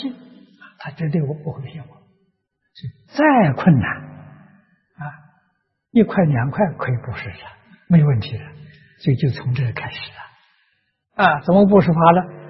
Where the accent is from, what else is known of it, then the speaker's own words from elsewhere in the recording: Tangchi, Anhui, China; 第一个试验点，我的家乡，乡下一个镇，汤池镇